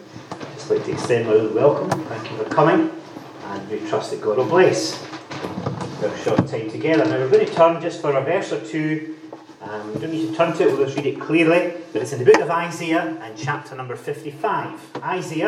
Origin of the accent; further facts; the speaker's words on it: Scotland, United Kingdom; And you tell them, oh, I come from Fife, and you just see a kind of blank look.